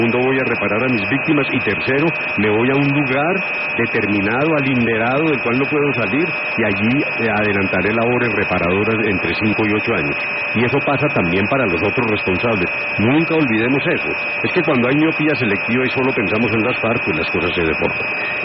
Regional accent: Manzanares, Caldas, Colombia; born there; De Manizales. Yo nací en Manzanares, que es una población del oriente de Caldas.

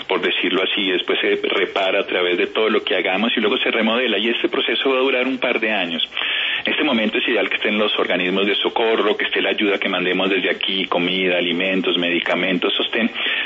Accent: Armero, Tolima, Colombia; Sí, yo soy de Armero, Tolima.

